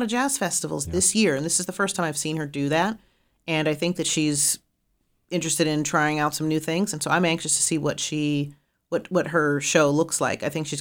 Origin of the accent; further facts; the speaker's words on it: Pittsburgh, Pennsylvania, United States; Anywhere I've traveled, when I say I'm from Pittsburgh, the people that I talk to, they immediately mention people like